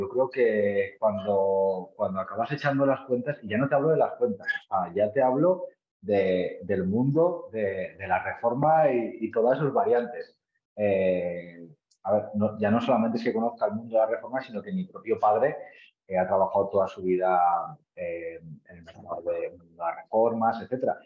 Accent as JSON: {"language": "Spanish", "town": "Zaragoza", "region": "Aragon", "country": "Spain", "said": "Bueno, pues soy zaragozano, año de nacimiento."}